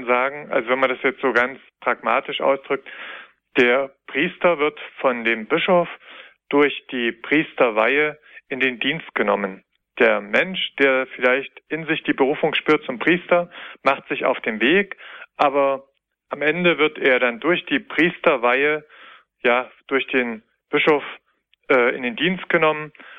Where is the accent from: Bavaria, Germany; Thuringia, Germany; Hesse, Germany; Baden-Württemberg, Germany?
Thuringia, Germany; born there; diese Kapelle, die ist ganz nah von meinem Geburtsort stehend, die bietet sich an, weil sie auch ein bedeutender Wallfahrtsort im Eichsfeld ist